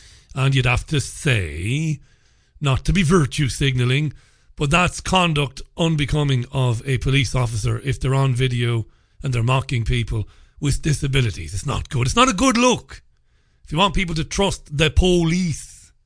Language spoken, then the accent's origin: English; Ireland; moved away; I said that while I'm an Irishman and while I'm an immigrant in this country